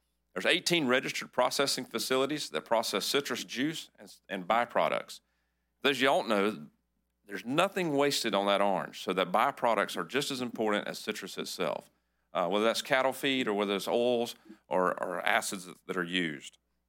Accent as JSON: {"language": "English", "town": "Hardee County", "region": "Florida", "country": "United States", "said": "from Hardy County. I am a fourth generation citrus grower."}